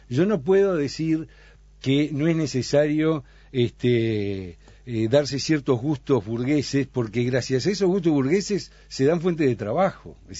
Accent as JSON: {"language": "Spanish", "country": "Uruguay", "tie": "born or raised there", "said": "eso no fue el Uruguay tradicional de las décadas donde nos criamos en el Uruguay, de todas las clases sociales"}